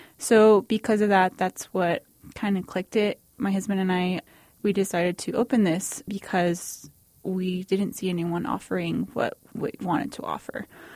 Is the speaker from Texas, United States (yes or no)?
yes; El Paso, Texas, United States; I'm not from El Paso, but I am born and raised from here. When I was younger, everyone was like, well, I'm leaving El Paso.